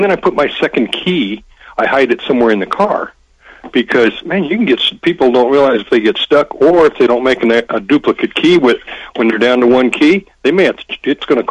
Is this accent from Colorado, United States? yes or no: yes; Colorado, United States; I come from Colorado, but I'm amazed at how few people there understand how ABS brakes stop